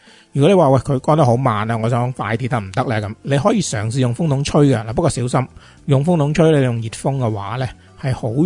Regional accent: Hong Kong; 我觉得可能系咪其实我哋系香港人啦

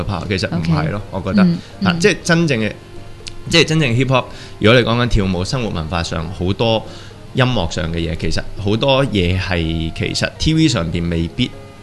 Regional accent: Hong Kong

